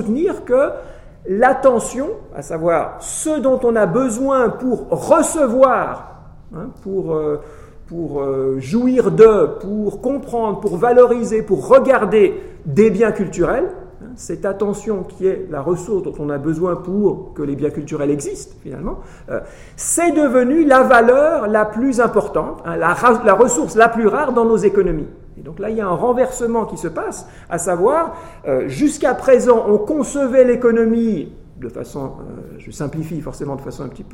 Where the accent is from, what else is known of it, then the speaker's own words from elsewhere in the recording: Switzerland; ah c'est les Suisses, moi je suis Suisse donc j'ai 95